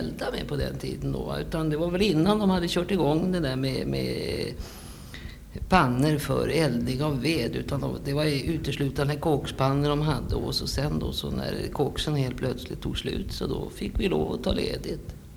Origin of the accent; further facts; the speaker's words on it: Almtuna, Uppsala County, Sweden; born there; Jag är född i Almtuna.